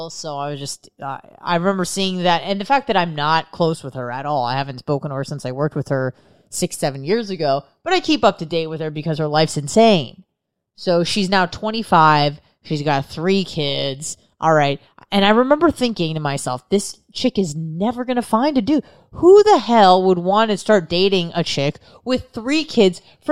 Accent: San Diego, California, United States; Why? I go, I'm from San Diego.

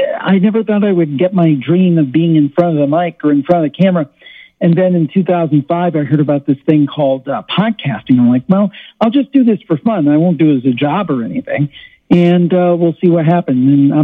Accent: Cleveland, Ohio, United States; And then I'm from Ohio. I'm from the Cleveland, Ohio area.

